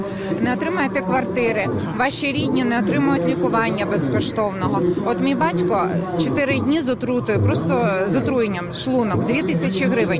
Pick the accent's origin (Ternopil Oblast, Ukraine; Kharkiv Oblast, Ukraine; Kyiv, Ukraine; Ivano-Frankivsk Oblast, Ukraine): Kyiv, Ukraine; я киянка.